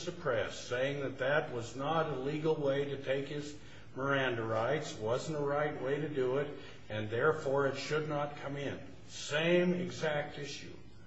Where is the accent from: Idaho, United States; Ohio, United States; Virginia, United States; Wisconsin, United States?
Idaho, United States; and I'm from Idaho, so I don't say it right.